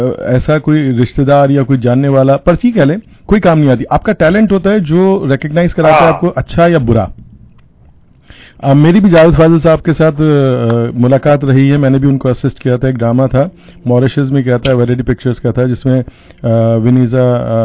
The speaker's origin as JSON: {"language": "Hindi", "town": "Hyderabad", "region": "Sindh", "country": "Pakistan", "said": "मैं हैदराबाद, मैं भी हैदराबाद से हूँ।"}